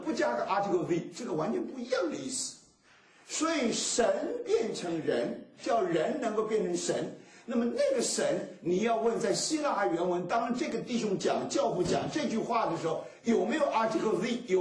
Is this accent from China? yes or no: yes; China; 这是我们中国人，我们把它翻译错误了